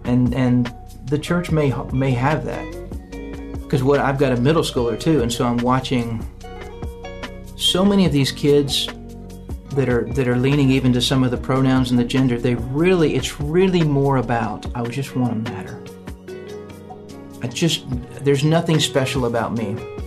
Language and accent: English; Nashville, Tennessee, United States; I grew up in Nashville, went to Belmont, thought I was going to be in the music business